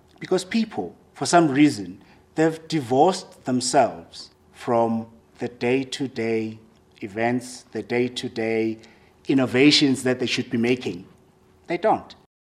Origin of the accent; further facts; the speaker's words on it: South Africa; As a South African, I've always believed that I am one amongst many great nations in the world.